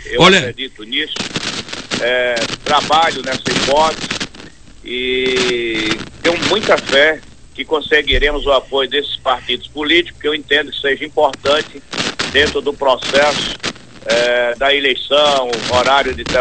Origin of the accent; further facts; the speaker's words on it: Paripiranga, Bahia, Brazil; moved away; also born or lived in Cícero Dantas / Feira de Santana; com 12 anos de idade. Eu concluí o primário e precisava sair da cidade para poder continuar estudando. Eu sempre tive um sonho de estudar. E saí de Paripiranga, fui morar na cidade de Cícero Dantas com os tios